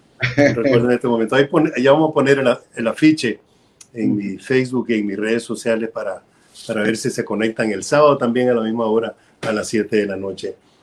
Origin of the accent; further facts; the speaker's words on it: Somoto, Madriz, Nicaragua; Hasta Somoto, que es mi pueblo